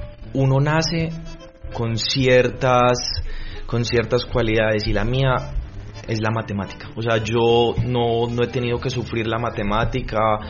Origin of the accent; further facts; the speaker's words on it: Pasto, Nariño, Colombia; accent: Pasto; Por mi acento, imagínate.